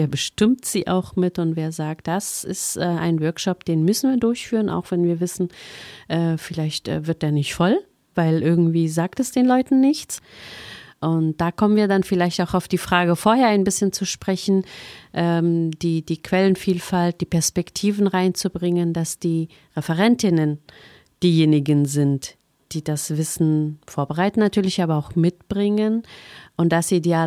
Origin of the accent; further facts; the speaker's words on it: Afghanistan; moved away; ich bin in Afghanistan geboren, ich bin da sozialisiert als Mädchen, das ist ja nochmal etwas anderes als in einem Land, in der man automatisch Muslima ist